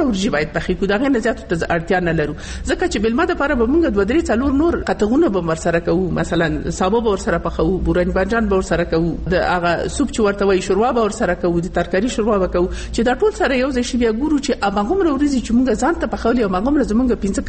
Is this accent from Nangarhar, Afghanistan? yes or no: yes; Nangarhar, Afghanistan; زه چون د ننګرهار یم